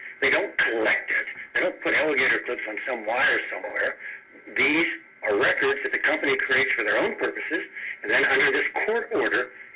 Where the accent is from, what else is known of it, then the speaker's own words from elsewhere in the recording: United States; I'm an American too. I come from the same bloodline of those folks who are very much concerned about this program.